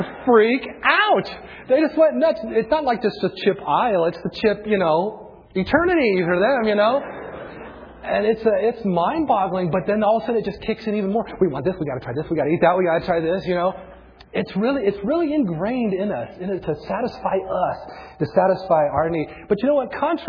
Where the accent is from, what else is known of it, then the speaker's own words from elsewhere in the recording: United States; This isn't a slam. I'm an American. I love it here.